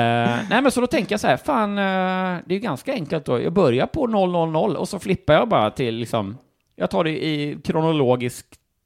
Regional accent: Småland, Sweden; jag är från Småland ändå.

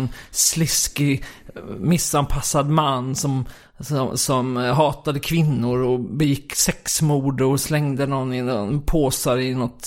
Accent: Kristianstad, Skåne, Sweden; det var ju på då när jag var barn i Kristianstad

